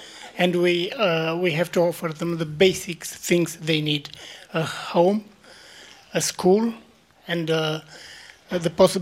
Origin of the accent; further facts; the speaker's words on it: Romania; English is a second language; moved away as an adult; also born or lived in Italy; now in Sweden; I came from Romania and for a long period of time I was homeless myself. I came in Sweden because I was forced to.